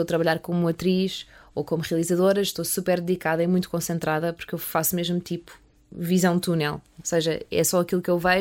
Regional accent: Portugal; also born or lived in United States; Sou portuguesa nascida nos Estados Unidos

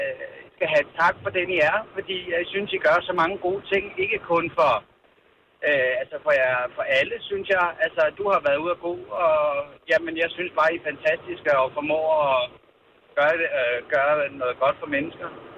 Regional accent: Klippinge, Zealand, Denmark; Jamen, jeg er fra Stevns.

